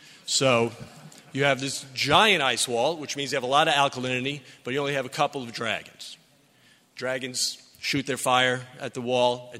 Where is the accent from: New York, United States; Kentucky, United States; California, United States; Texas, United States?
New York, United States; I'm a New Yorker. We have very low calcium water, and we need to increase calcium in order to adjust our MASH pH.